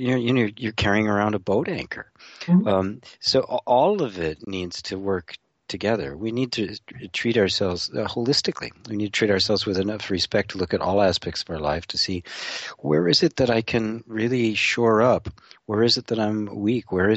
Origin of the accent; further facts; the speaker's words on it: Midwest, United States; I grew up in the Midwest where you live. And, you know, when I grew up, you know, everything was meat